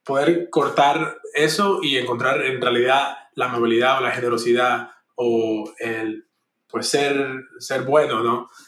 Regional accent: Cuba; born there; Pero en Cuba, yo nací en Cuba y en Cuba es diferente.

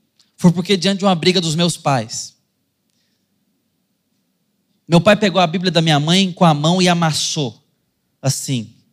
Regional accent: Sonho Verde, Brazil; Eu fui criado aqui no Sonho Verde.

